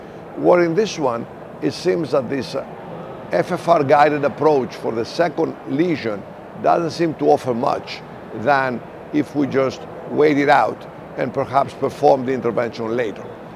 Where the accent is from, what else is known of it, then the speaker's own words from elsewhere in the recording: New York City, New York, United States; from New York City, United States of America